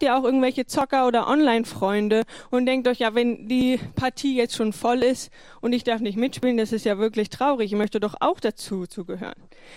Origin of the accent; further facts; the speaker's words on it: Eisenhüttenstadt, Brandenburg, Germany; born there; ich bin hier in Eisenhüttenstadt geboren